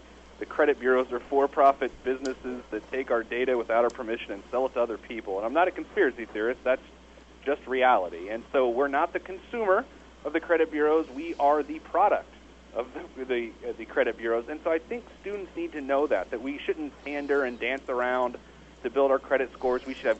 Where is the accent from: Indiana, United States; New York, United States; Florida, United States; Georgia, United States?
Indiana, United States; I'm from Indiana